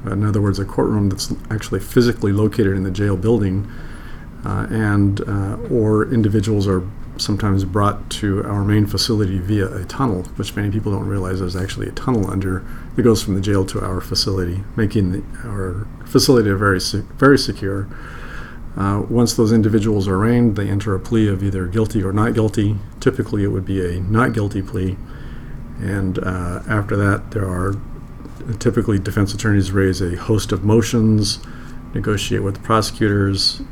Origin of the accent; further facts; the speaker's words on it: Seattle, Washington, United States; I'm one of perhaps the few Seattle natives, born and raised in Seattle, schooled in Seattle, law school locally